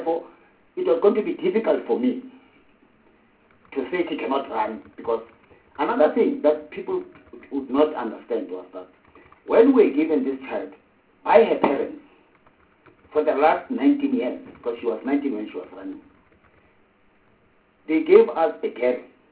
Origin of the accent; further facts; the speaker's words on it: South Africa; I'm a South African. I'm a South African first.